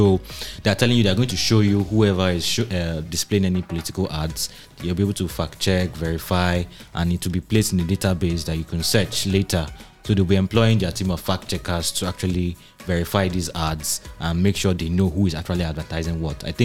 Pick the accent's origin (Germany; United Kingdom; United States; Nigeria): Nigeria; Edo; Yeah, I'm from Edo State, yes, so I'm not ashamed to mention them.